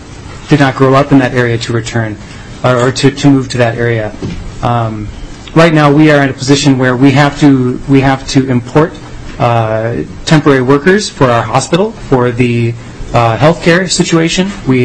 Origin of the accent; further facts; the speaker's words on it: Grand Marais, Minnesota, United States; I am an entrepreneur from Grand Marais, Minnesota, and also the mayor of that city.